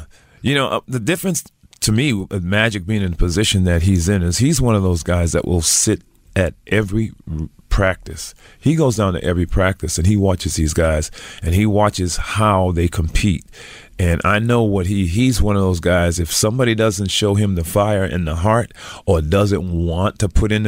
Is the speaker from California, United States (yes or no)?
no; Providence, Rhode Island, United States; See, I grew up in Providence, Rhode Island, so the team back there, of course, was the Boston Red Sox and the New England Patriots.